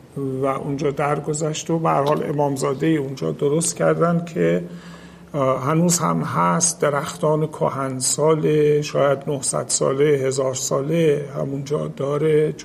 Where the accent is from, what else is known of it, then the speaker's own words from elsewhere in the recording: Astaneh, Iran; بعد از اینکه من به دنیا آمدم ما رفتیم به اون روستای محل خدمت پدرم که الان تبدیل به شهر شده. همون روستا جاییست به نام آستانه